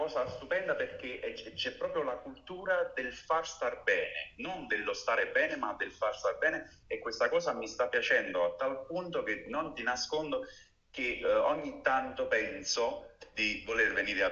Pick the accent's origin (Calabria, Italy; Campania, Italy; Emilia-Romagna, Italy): Campania, Italy; Naples; accent: Neapolitan; io, si sente sicuramente dall'accento, sono napoletano, quindi abituato ad un clima molto particolare, caldo anche d'inverno.